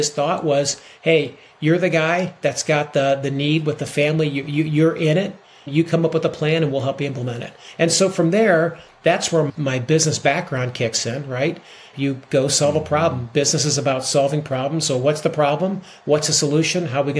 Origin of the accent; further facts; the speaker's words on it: Ohio, United States; I grew up in Central Ohio.